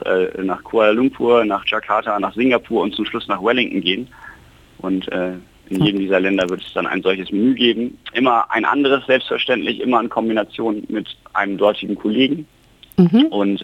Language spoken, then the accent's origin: German; Hamburg, Germany; ich komme ja aus Hamburg